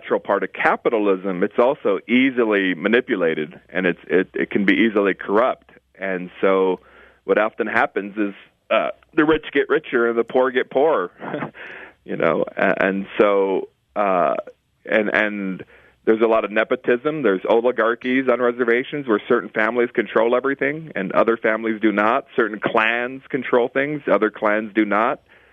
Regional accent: India; you know, I'm an Indian, so they're politicians.

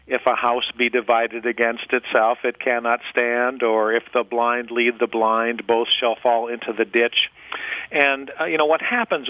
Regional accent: Midwest, United States; I'm a Midwesterner, as you recall

